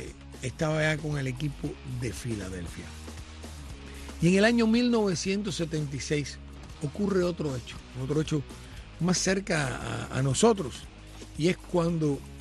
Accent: Cuba; Y si nosotros somos cubanos

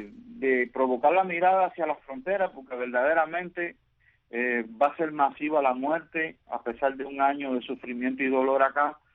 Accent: Cuba; al final somos cubanos

